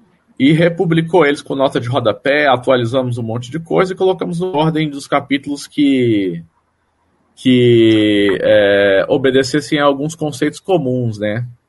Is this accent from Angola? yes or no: no; Brasília, Federal District, Brazil; eu venho de Brasília, né? Originalmente, eu falo de Brasília, não hoje